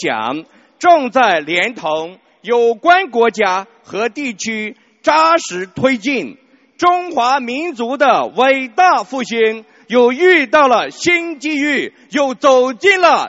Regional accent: New Zealand; 我是来自新西兰的同修

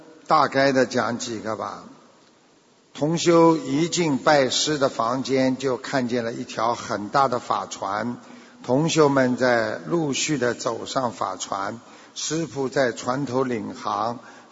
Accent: Beijing, China; 我是北京的弟子，以前我修密宗的，

